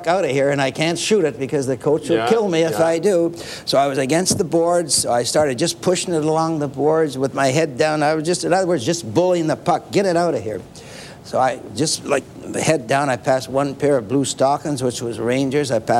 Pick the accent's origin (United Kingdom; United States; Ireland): Ireland; Well, being Irish... Being Irish, I thought it would only be right if I got even.